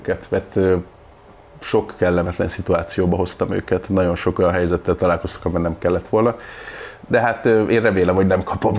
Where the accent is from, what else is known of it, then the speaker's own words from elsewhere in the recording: Tápiószecső, Pest, Hungary; Nagyon sok helyen, 15-ben Gyöbrőn laktam, Tápiószecsőn. Egy kicsit ilyen költöző család voltunk